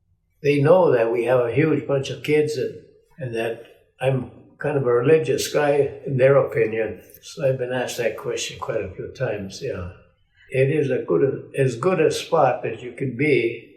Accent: Hancock, Michigan, United States; born there; also born or lived in Montana; now in Seattle, United States; I was born in Hancock. Then I was part of the congregation in Montana.

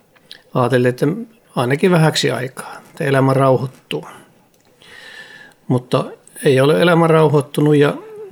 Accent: Ristijärvi, Kainuu, Finland; moved away; minä nuorena miehenä muutin pois Riisjärveltä.

